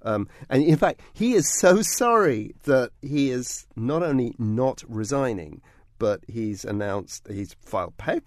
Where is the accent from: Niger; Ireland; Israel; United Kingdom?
United Kingdom; I, as a Brit